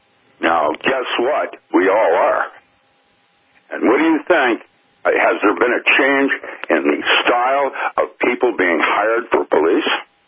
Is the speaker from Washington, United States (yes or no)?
yes; Seattle, Washington, United States; Was a friend of mine when I grew up in Seattle.